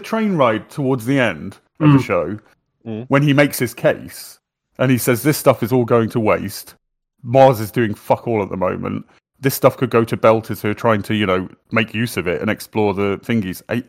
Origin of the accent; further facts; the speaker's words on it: England, United Kingdom; I acknowledge that. I am English.